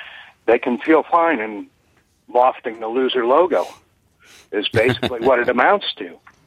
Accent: the North, United States; I've lived in both the North and the South. I was brought up in the North, and I'm back here now, obviously.

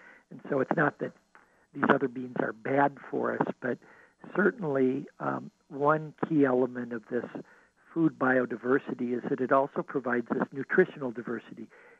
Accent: Midwest, United States; But I remember growing up in the Midwest that it was a great gift at Christmas time when tangerines and oranges and pomegranates arrived from Florida

